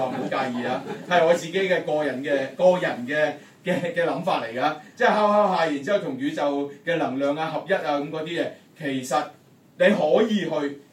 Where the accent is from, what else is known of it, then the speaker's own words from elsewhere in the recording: China; 就是我們中國人最常用的